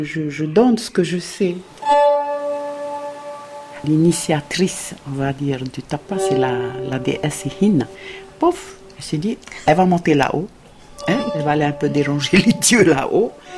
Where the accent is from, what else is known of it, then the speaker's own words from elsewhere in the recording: Omoa, Marquesas Islands, French Polynesia; Et donc, je suis native de Omoa, qui est la grande vallée de Fatuhiva. Et je fais partie de la tribu des Anainoa.